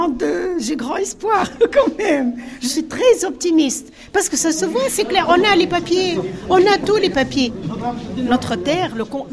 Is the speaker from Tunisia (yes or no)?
yes; Bou Salem, Jendouba, Tunisia; born there; retourner à ma terre natale. Je suis née à Boussalem.